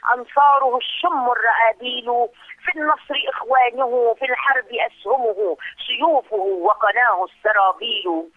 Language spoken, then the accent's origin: Arabic; Lebanon; أنا سيدتي من لبنان